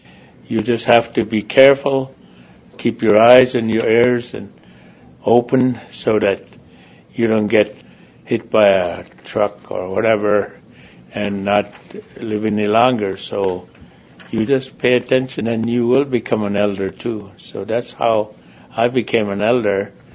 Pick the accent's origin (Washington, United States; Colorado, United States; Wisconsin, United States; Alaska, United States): Alaska, United States; Chivac; now in Bethel, United States; I'm originally from Chivac, which is a small village community near the coast, 146 miles from here. But I've been in Bethel since 1972.